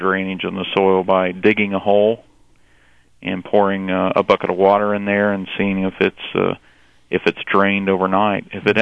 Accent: Indiana, United States; of course I'm from Indiana

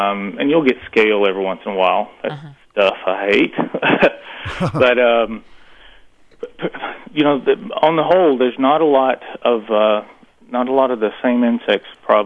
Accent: Kentucky, United States; it tells about how I grew up in Kentucky and photographs of my family's place and lots of different styles of gardens.

